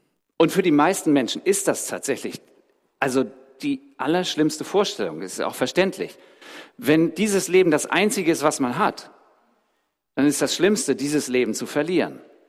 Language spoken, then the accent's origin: German; Schleswig-Holstein, Germany; now in Berlin, Germany; Gott hat für eine Wohnungsfindung gesorgt, als wir hier übergesiedelt sind. Wir kommen eigentlich aus Schleswig-Holstein.